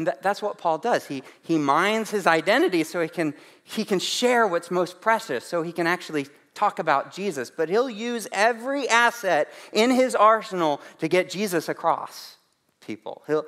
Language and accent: English; Chattanooga, Tennessee, United States; also born or lived in Grand Rapids, Michigan; I come from Chattanooga, Tennessee. I was born in Grand Rapids, Michigan.